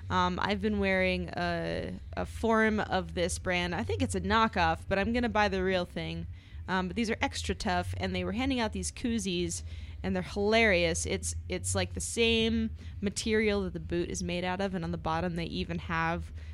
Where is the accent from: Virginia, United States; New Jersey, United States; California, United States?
New Jersey, United States; But I'm like, yeah, I'm from Jersey. Like, I grew up there.